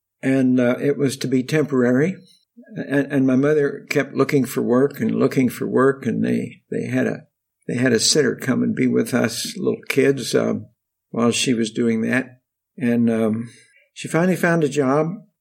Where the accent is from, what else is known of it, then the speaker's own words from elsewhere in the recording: Independence, Missouri, United States; born there; I was born in Independence, Missouri, which is the headquarters of the Community of Christ, and before that, the RLDS church. And so I was born in 1929